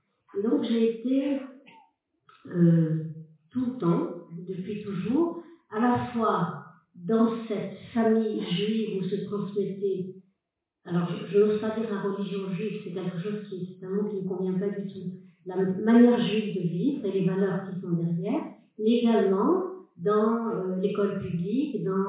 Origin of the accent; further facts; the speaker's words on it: Strasbourg, Grand Est, France; Moi, je suis née à Strasbourg après la guerre et j'ai grandi donc dans cette famille juive où était transmise les valeurs juives fondamentales